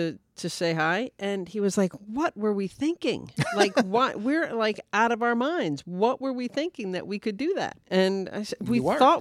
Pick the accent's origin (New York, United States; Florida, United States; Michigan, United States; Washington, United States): New York, United States; New York City; I grew up in New York City, and I have a brother and a father who are both very into sports